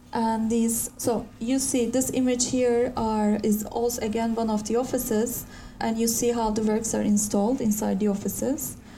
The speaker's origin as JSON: {"language": "English", "region": "Istanbul", "country": "Turkey", "tie": "born or raised there", "also_born_or_lived": "Florence, Italy / London, United Kingdom", "second_language": "English", "moved": "as an adult", "said": "I was born in Istanbul, raised in there, and I always knew that I wanted to go back after my studies and do things there and do things in my own city"}